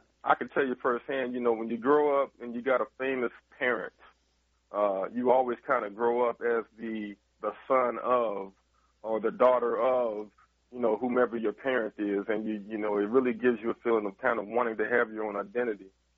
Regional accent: St. Louis, Missouri, United States; But growing up in St. Louis was a great experience.

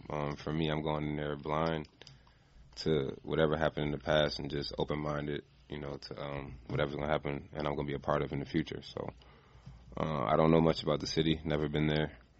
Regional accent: Queens, New York, United States; also born or lived in Brownsville, Brooklyn; Yeah, I lived there for like 6 years, and then I moved to Queens.

